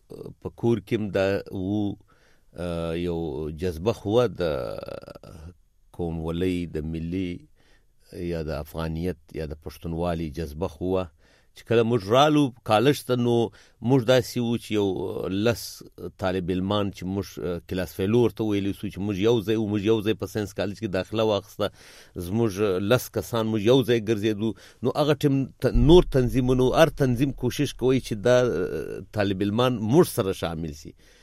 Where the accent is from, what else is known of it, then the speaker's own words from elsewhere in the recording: Quetta, Balochistan, Pakistan; زه په کوټه کې زیږیدلی یم او سکول می دلته په کوټه ښار کې، پرایمری بیا میډل بیا د کوټه ښار په منځ کې سنډی من های سکول دی